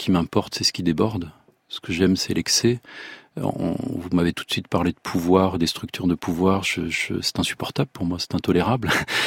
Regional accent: France; Et moi, je m'identifie pas du tout à un pays. Je suis français, mais j'écris en français.

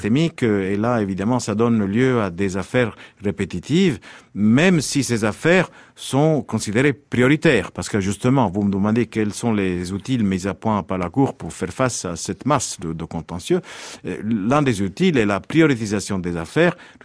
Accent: Italy; French is a second language; En tant qu'Italien, je suis jaloux de la France

